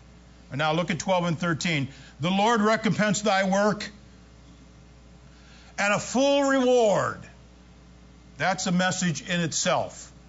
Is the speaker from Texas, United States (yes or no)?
no; Ohio, United States; And I don't think it was just an Ohio thing. I was a kid growing up in Ohio. I don't think it was just an Ohio thing.